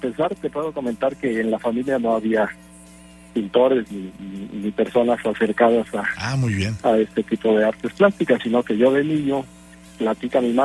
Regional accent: Campeche, Mexico; also born or lived in Mexico City; Mis padres son de Quintana Roo, yo nací en el DF. A los 4 años regresamos a Campeche.

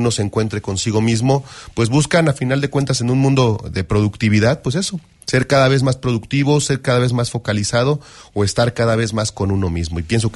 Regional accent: Mexico; ese elemento que como mexicanos nos distingue y nos caracteriza

